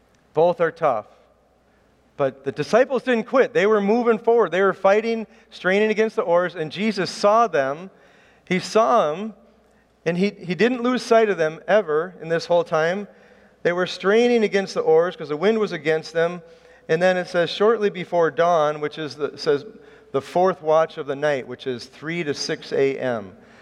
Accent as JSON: {"language": "English", "town": "Chicago", "region": "Illinois", "country": "United States", "said": "I'm from Chicago, and you can be in the top of the John Hancock Building or what was the Sears Tower, now it's the Willis Tower."}